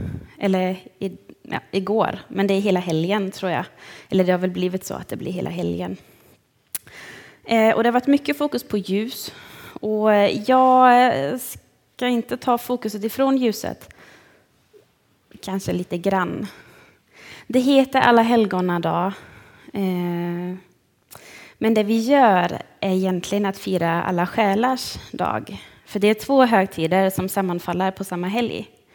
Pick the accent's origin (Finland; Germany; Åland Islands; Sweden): Germany; Jag är ju uppvuxen i Tyskland och i en katolsk by i Tyskland.